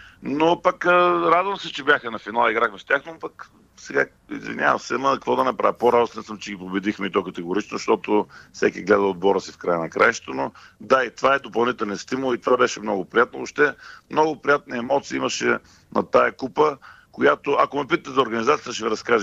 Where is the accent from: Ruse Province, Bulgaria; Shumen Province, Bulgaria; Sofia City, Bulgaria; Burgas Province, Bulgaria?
Burgas Province, Bulgaria; Burgas; че съм израснал в Бургас